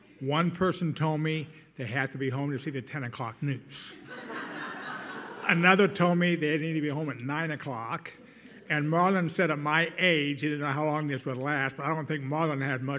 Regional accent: Denver, Colorado, United States; As a small boy growing up near Denver, Colorado, my grandparents on my father's side had a profound influence on me.

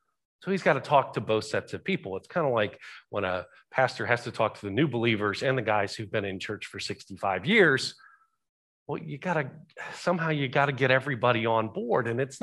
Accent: Southeast, United States; So, growing up in the Southeast, you could go into any BP station and there would be this rack of cards at the cash register.

